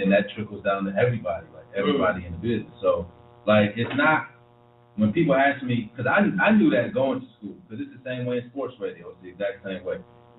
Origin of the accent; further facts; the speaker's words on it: Cleveland Heights, Ohio, United States; I was raised in Cleveland Heights, in Cleveland. My mom and pop split up. And, school days was in Cleveland Heights. Summers and weekends was in Cleveland on the east side by Tarkington and South Mile.